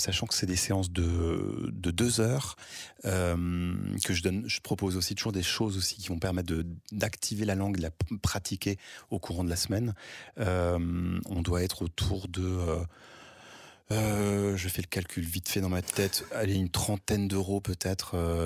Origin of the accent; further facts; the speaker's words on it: France; born there; first language Portuguese; puisque je suis né en France. Ma première langue, c'est le portugais, puisque c'est la langue de ma maman et de mon papa